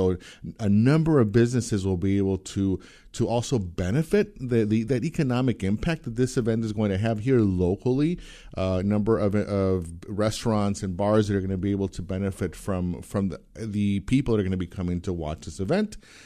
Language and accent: English; Mexico; now in Grand Rapids, United States; but also in Mexico, my home country.